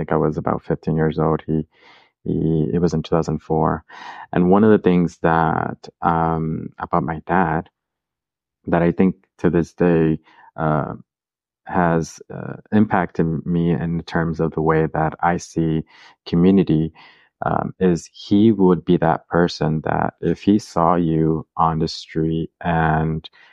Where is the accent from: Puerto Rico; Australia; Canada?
Puerto Rico; I'm from Puerto Rico